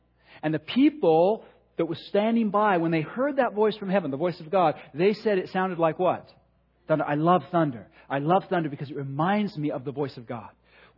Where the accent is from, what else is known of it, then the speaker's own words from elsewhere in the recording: England, United Kingdom; I was raised in England and I have this natural reserve.